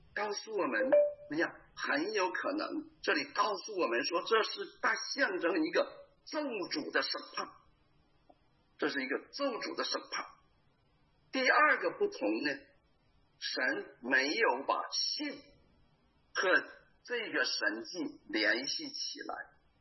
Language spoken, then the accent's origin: Chinese; China; 我们从大陆来